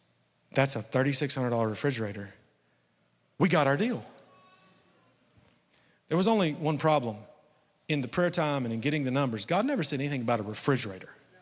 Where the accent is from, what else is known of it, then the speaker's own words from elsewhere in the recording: Krillsboro, Kentucky, United States; And I grew up in Krillsboro. I love Krillsboro. It's my favorite place on earth. There is no place that I would rather be at any time than Krillsboro, Kentucky.